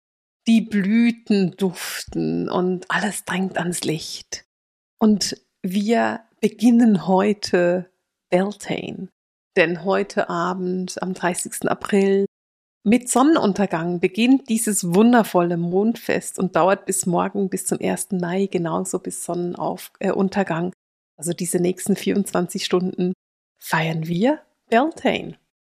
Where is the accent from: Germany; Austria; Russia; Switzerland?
Switzerland; Bei uns in der Schweiz stellen die jungen Männer in den Dörfern die Maibäume auf für ihren Schwarm.